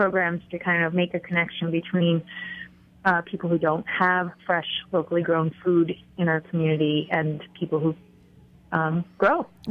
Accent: Colorado, United States; I grew up here. I grew up in Colorado, actually.

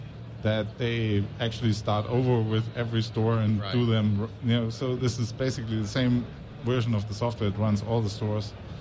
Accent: Munich, Bavaria, Germany; Yes. I'm from Munich.

